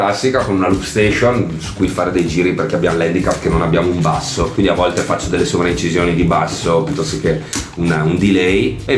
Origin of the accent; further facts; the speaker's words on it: Brescia, Lombardy, Italy; noi siamo di Brescia, non abbiamo manager.